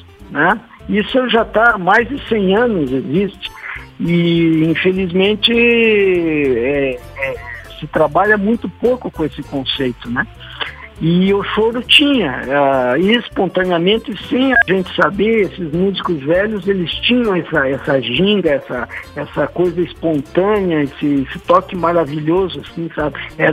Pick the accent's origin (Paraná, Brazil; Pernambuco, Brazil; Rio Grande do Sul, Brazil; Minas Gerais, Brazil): Paraná, Brazil; Castro; E eu sou de Castro.